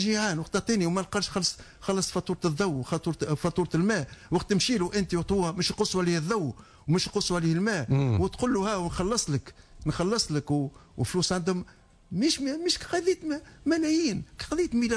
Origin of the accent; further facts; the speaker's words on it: Tunisia; من الكلام اللي قالوا احنا كشعب تونسي